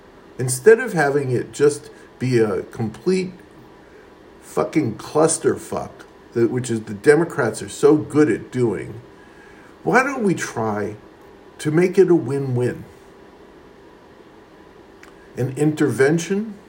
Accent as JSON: {"language": "English", "town": "New York City", "region": "New York", "country": "United States", "tie": "born or raised there", "also_born_or_lived": "California", "said": "I come from Queens, and so does this guy. I'm 3 years older than he is. So I come from Queens, grew up in Queens at the same time he did, not very far away."}